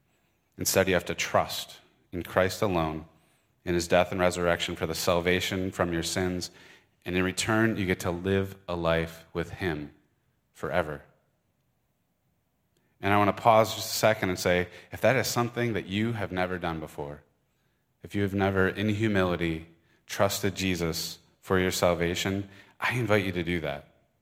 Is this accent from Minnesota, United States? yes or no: no; Michigan, United States; accent: Michigan; I was all over the map on which region of England I was doing, so I'm just going to use my Michigan accent.